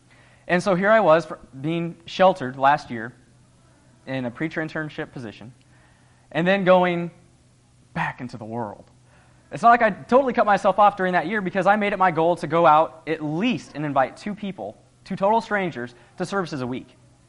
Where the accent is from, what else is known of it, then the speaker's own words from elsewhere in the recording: West Coast, United States; I was not born or raised in Indiana. I was born and raised on the West Coast